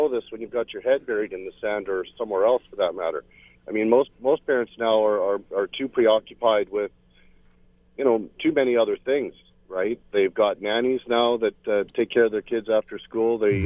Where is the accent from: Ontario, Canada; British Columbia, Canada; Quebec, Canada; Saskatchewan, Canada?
Saskatchewan, Canada; I grew up in Saskatchewan, it was back in the 80s when I was in high school